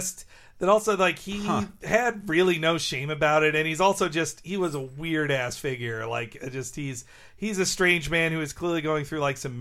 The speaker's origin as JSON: {"language": "English", "town": "Atlanta", "region": "Georgia", "country": "United States", "tie": "born or raised there", "said": "my first feeling is that I grew up in Atlanta in my biggest baseball time."}